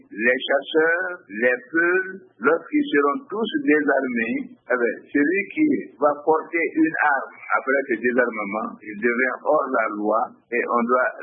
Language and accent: French; Koporona, Mopti, Mali; parce que moi je suis de Koporona.